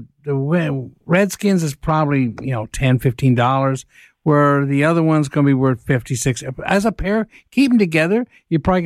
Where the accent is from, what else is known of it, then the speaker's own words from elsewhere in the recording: Canada; maple leaf, as much as I'm Canadian, I love that.